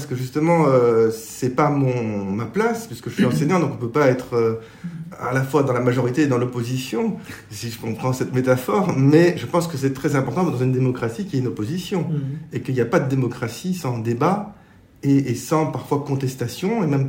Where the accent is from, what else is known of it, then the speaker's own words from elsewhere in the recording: Belgium; c'est difficile de parler de soi-même en tant que Belge, mais je me sens profondément Belge